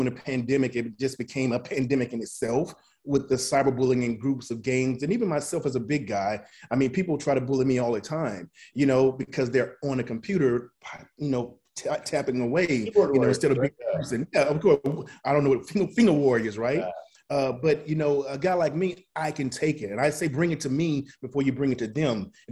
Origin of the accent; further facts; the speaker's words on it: Columbus, Mississippi, United States; I didn't have a typical ordinary life growing up in Columbus, Mississippi, which is about this big.